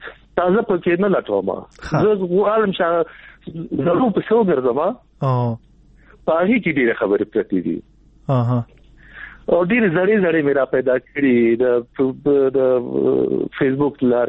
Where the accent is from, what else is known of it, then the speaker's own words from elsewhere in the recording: Nangarhar, Afghanistan; زه د ننګرهار يم